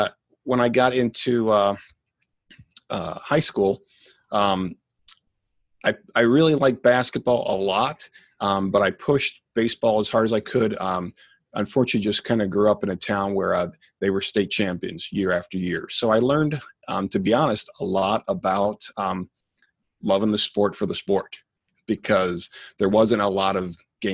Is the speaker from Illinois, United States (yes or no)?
yes; Chicago, Illinois, United States; Well, I grew up in Chicago. Originally, it was in the city.